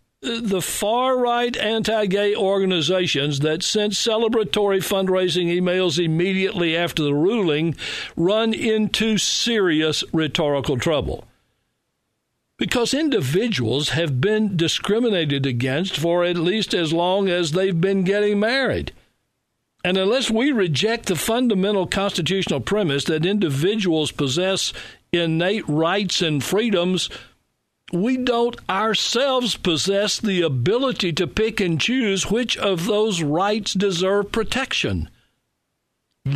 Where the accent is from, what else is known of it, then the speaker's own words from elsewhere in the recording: Louisiana, United States; a federal court judge in my home state of Louisiana broke what had come to look like an unending winning streak for marriage equality in our country